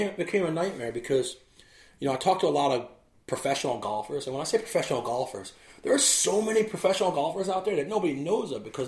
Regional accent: New Jersey, United States; Although he grew up in San Jose, and I grew up here in New Jersey

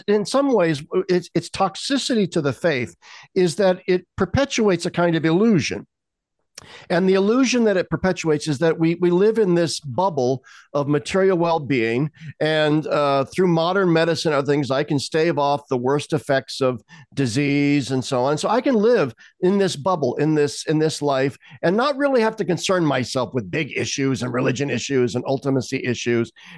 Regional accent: Midwest, United States; I'm raised an American, a middle-class, typical Midwestern American.

